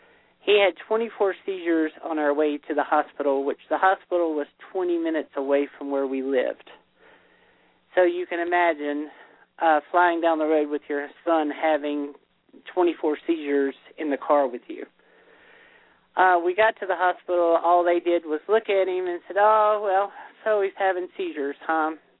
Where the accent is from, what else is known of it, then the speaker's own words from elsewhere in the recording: the South, United States; my wife and I, we are from the South, so we went to church like we were supposed